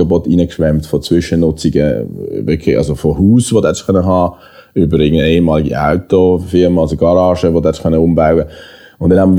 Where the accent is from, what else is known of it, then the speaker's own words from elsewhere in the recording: Basel, Basel-Stadt, Switzerland; aber bei uns in Basel gibt es das fast nicht.